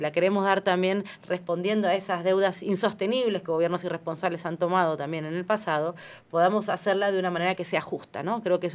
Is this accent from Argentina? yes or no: yes; Argentina